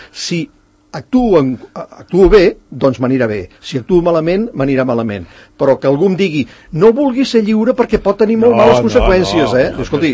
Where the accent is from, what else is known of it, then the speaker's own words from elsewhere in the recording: Catalonia, Spain; com a catalans